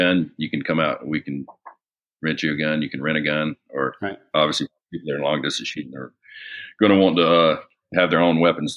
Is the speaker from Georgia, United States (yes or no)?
yes; Georgia, United States; It's very similar to where I grew up in Georgia. It's all tree, big oak trees, ponds, rivers, very green all year long.